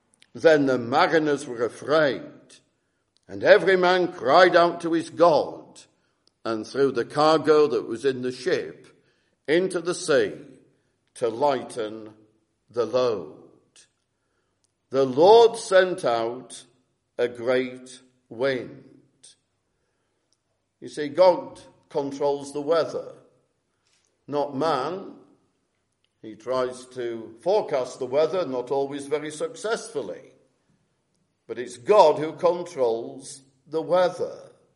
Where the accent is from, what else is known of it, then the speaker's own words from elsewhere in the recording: Morecambe, North West England, United Kingdom; in my old home church, I was brought up in Morecambe.